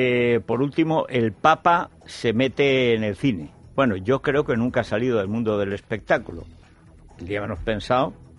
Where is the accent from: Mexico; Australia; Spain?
Spain; Guadalajara, Castilla-La Mancha; Pues yo qué sé, si es que soy de Guadalajara y tal.